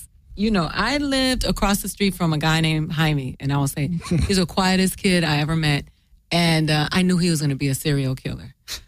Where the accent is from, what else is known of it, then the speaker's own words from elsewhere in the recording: Florida, United States; also born or lived in Boston; Well, I was born in Boston. My family's from Boston, but I grew up in Florida.